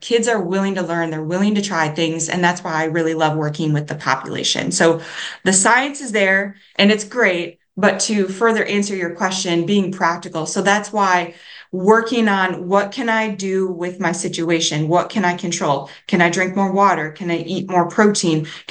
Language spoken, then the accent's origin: English; Minnesota, United States; though I'm from Minnesota. The only Stanley cup is the one that you compete for on the ice.